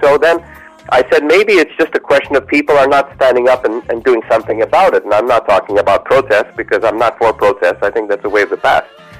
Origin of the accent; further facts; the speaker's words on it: Montreal, Quebec, Canada; born there; as a Canadian, I was born in Montreal. I was made in Halifax. That's where my parents passed their honeymoon. And I'm very proud to be part of this country